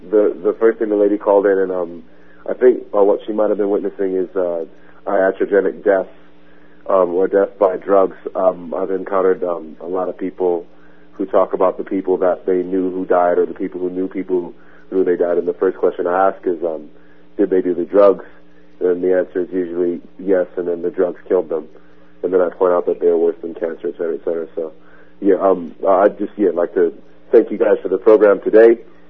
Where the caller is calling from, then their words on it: New Zealand; calling from Aotearoa.